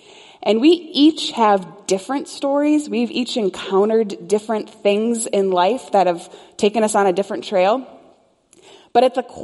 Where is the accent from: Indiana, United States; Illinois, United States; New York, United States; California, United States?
Illinois, United States; Chicago; I'm from Chicago, but I'm not a Bears fan.